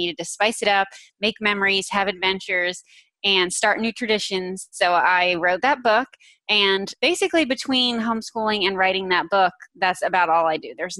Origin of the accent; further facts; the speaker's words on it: North Carolina, United States; also born or lived in New Jersey; I live in North Carolina. I'm pretty much from North Carolina.